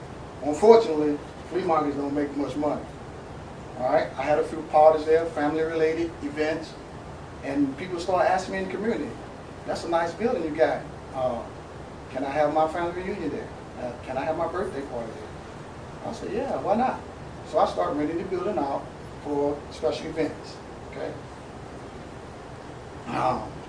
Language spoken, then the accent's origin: English; South Carolina, United States; Born and raised in Islander. 24 years retired out of the military. Came back here because I chose to. Come back to Berkeley County and give back.